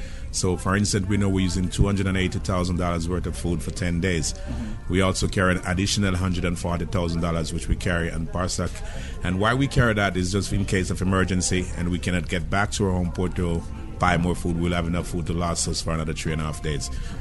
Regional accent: Kingston, Jamaica; I'm from Kingston, Jamaica.

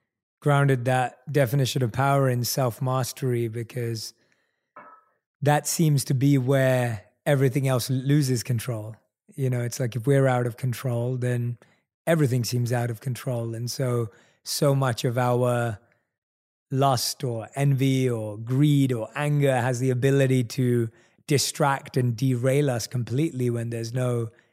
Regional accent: London, United Kingdom; I was in North London. So majority area of Tottenham and Wood Green, are not considered South Asian areas generally.

